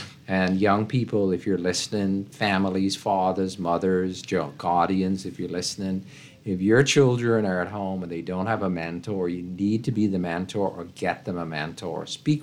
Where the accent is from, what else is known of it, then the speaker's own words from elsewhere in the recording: Rock Sound, Eleuthera, Bahamas; I remember as a boy growing up in Rock Sound in a small community where you would be able to go and sit on the porch of the neighbor